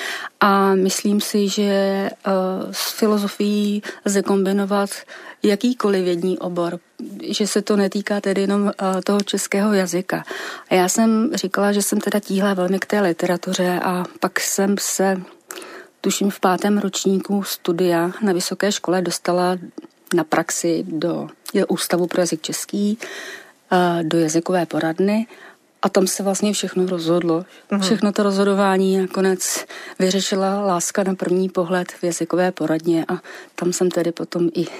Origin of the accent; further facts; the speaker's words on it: Vysočina Region, Czechia; Je pravda, že jsem se narodila na Vysočině, vyrůstala jsem tam